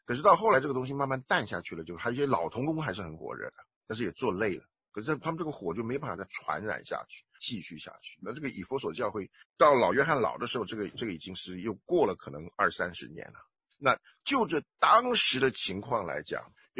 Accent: China

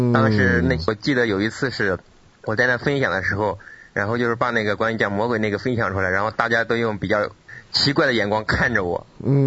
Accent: China

